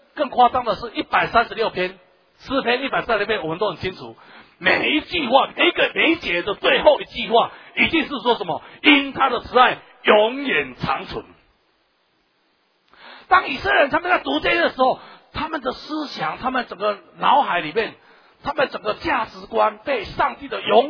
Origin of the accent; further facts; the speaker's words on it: Taiwan; 只是我们不知道，只是我们台湾人不知道。